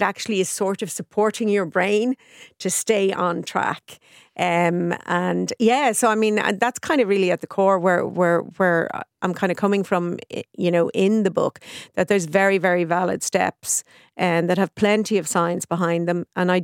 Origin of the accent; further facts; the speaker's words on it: Ireland; as an Irish person